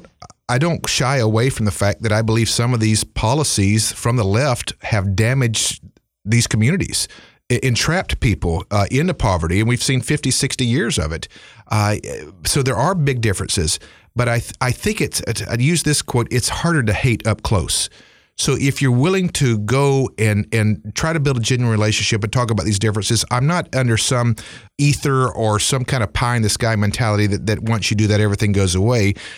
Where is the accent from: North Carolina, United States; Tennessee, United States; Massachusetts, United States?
North Carolina, United States; Greensboro; like in my hometown of Greensboro at Woolworth, where that took place.